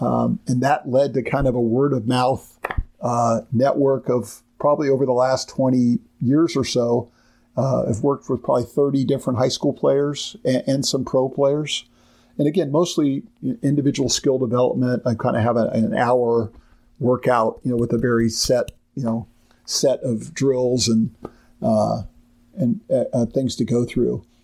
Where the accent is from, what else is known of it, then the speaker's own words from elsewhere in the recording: Dayton, Ohio, United States; as I mentioned, I grew up in Dayton